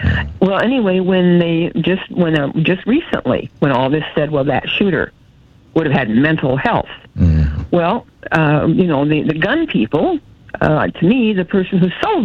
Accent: Indiana, United States; I'm from Indiana. And all of our schools, but most of the ones up here in northern Indiana, all the schools started school with about 30 or 40 positions.

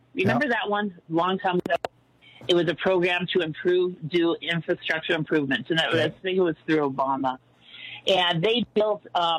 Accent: California, United States; now in Colorado, United States; I grew up in California, and actually I'm actually in the state of Colorado now, basically because it's smog, one of the reasons, and we had to get out of California many moons ago, 1989.

